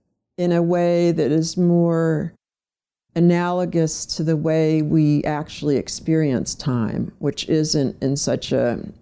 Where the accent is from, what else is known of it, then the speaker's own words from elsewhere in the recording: Trenton, New Jersey, United States; born there; Well, I was born in Trenton, New Jersey. I come from an immigrant family.